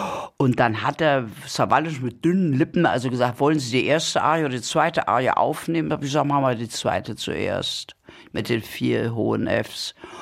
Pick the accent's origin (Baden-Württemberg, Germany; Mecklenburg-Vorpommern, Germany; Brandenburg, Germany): Brandenburg, Germany; Potsdam; wie wir in Potsdam waren, ich bin ja aufgewachsen im Schloss Sanssouci.